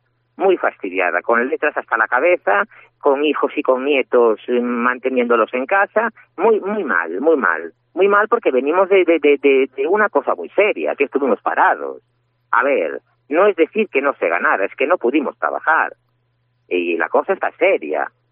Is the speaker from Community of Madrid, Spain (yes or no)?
no; Ferrol, Galicia, Spain; nosotros somos de aquí, de Ferrol, de toda la vida, de Ferrol, en Parralanos, nados en Ferrol.